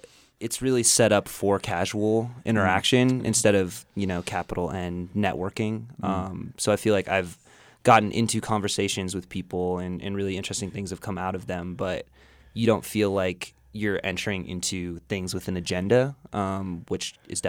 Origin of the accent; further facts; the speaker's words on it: Pacific Northwest, United States; I'm from the Pacific Northwest, so I'm in a death battle with altitude